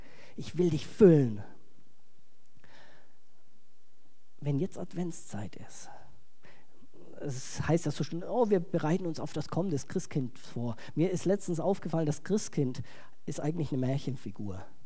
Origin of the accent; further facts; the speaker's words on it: Bavaria, Germany; ich komme ja aus Franken